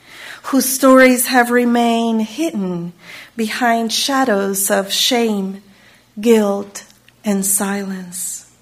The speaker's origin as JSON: {"language": "English", "country": "Chile", "tie": "born or raised there", "said": "I grew up in Chile, as you know, where May 21st is Armed Forces Day, the equivalent of Memorial Day."}